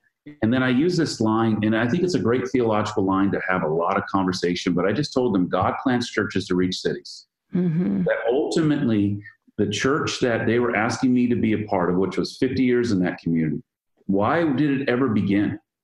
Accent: Fremont, California, United States; we were at the time in my hometown of Fremont

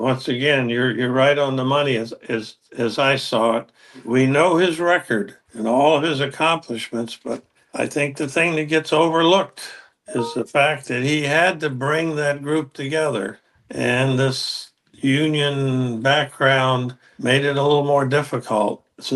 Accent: the South, United States; And I grew up in the South, and I'm thinking a little bit, oh, is this a good approach?

